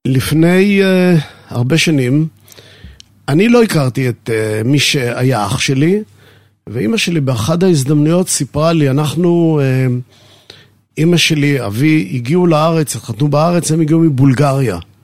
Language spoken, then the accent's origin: Hebrew; Tel Aviv, Tel Aviv District, Israel; born there; זה היה בית חולים קטן, שהוא היה בית חולים ליולדות, שגם אני נולדתי שם.